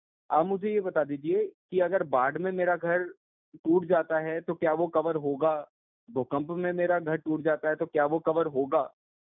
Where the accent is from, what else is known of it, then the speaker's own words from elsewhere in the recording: Sikkim, India; मैंने अभी नया घर बनवाया है और मैं सिक्किम का रहने वाला हूँ।